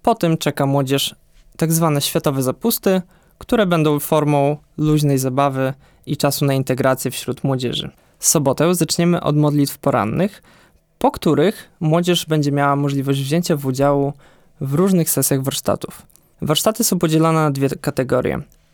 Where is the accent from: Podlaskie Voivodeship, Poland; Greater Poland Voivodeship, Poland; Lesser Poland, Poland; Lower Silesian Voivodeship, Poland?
Podlaskie Voivodeship, Poland; Siemiatycze; ja pochodzę z Siemiatycz, tutaj z Podlasia